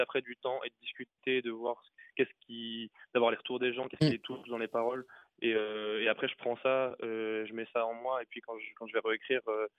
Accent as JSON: {"language": "French", "town": "Strasbourg", "region": "Grand Est", "country": "France", "tie": "born or raised there", "moved": "as an adult", "lives_now": "Paris, France", "said": "j'ai grandi à Strasbourg. Après le bac, j'ai bossé un an et puis je suis arrivé à Paris."}